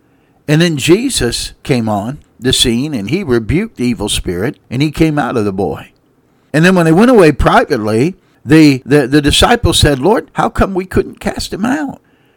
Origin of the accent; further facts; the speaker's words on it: Canton, Ohio, United States; I grew up around the Canton, Ohio area, and of course the Football Hall of Fame.